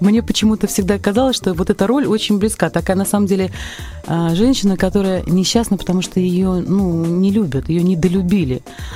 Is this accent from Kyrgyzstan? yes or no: no; Minsk, Belarus; здесь, у себя на родине, на родной земле, в прекрасном нашем городе Минске.